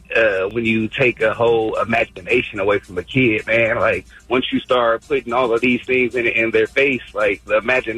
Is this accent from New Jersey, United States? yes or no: no; Michigan, United States; Basically, growing up in Michigan, I've actually came across a lot of foreign families being close to Dearborn, man, and they got it right.